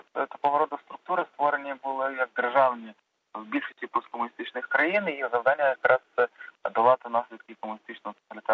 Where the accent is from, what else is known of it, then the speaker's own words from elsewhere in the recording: Lviv, Lviv Oblast, Ukraine; born there; я народився у Львові. Навчався у Львівському національному університеті